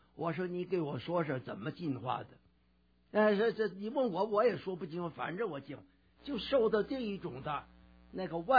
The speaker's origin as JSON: {"language": "Chinese", "region": "Beijing", "country": "China", "tie": "born or raised there", "also_born_or_lived": "Northeast China / Shanghai", "moved": "as an adult", "lives_now": "Vancouver, Canada", "said": "我是生在东北，长到北京，我应该说我是算个北京人，工作在外省，退休以后回上海，再回探亲，来温哥华。"}